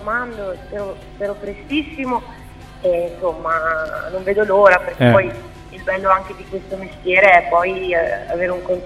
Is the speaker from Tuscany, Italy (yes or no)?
no; Liguria, Italy; Perché io sono ligure, quindi amo anche molto i cantautori della mia terra.